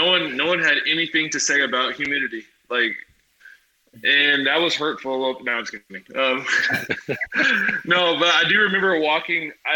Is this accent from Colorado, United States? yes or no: no; California, United States; I'm from California. I've never really been in the cold.